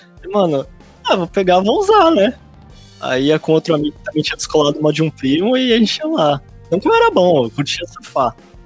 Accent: Santos, São Paulo, Brazil; Sou da terra da Jessiconha, Santo City.

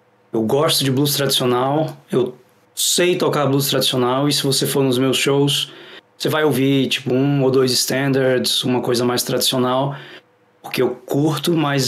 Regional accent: Fortaleza, Ceará, Brazil; Eu sou de Fortaleza, Ceará.

